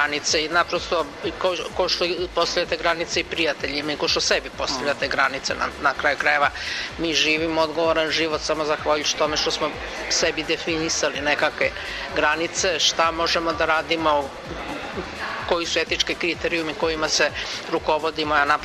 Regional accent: Belgrade, Serbia; ja sam odrasla u Beogradu

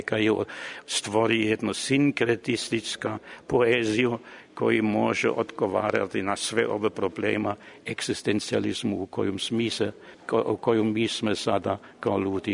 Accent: Germany; Serbian is a second language; ja sam Nemac sa srpskom dušom.

